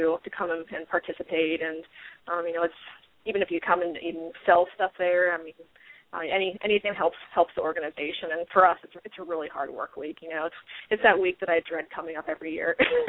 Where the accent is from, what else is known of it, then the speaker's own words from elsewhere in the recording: Myrtle Beach, South Carolina, United States; I'm from Myrtle Beach, South Carolina.